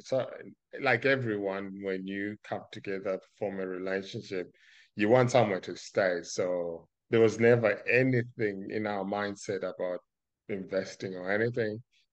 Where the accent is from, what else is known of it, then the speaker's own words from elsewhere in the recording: Zimbabwe; I'm from Zimbabwe in southern Africa, right next to a country bordered by South Africa, Mozambique, Malawi, Zambia, and Botswana